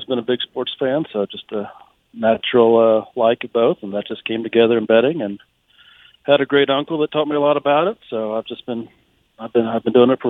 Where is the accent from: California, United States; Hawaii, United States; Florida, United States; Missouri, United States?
Missouri, United States; Springfield; I'm out of the Springfield, Missouri area.